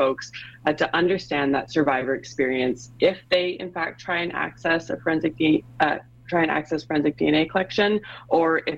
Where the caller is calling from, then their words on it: Germany; I'm actually calling from Germany today.